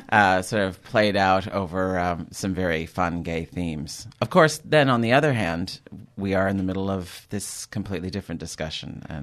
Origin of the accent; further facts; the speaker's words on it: Minnesota, United States; my home state of Minnesota is an arch-conservative, like really, really Pat Buchanan territory